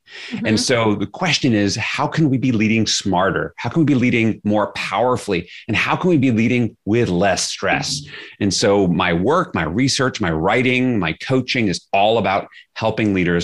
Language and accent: English; Flushing, New York, United States; Not so easy when you're growing up in Flushing, Queens, which is where I grew up, where I got called all sorts of names